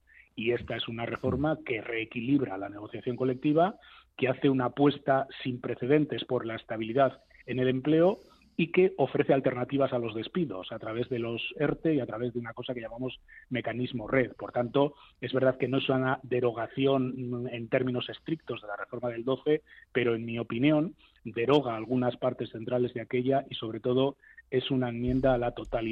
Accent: Basque Country, Spain; Yo vengo de Euskadi y sé de lo que hablo, ¿no?

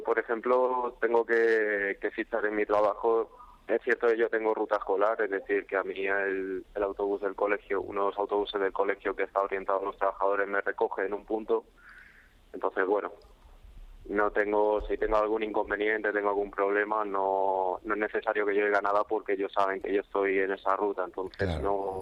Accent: Madrid, Community of Madrid, Spain; now in Colombia; Yo de Carabanchel.

